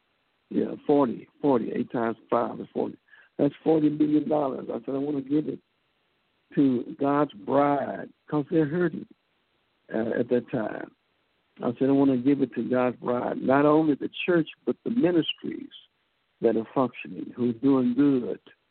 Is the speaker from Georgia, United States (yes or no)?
no; Texas, United States; I came from Texas, and the Lord led me in Texas and showed me a board.